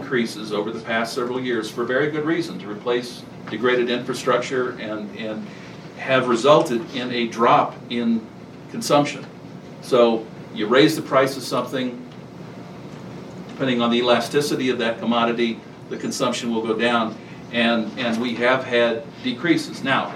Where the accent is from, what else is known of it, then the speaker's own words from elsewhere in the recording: Japan; also born or lived in California; I come from California. I worked in California for quite a bit of time. I come from Japan, actually, so I can't even claim, you know, native status.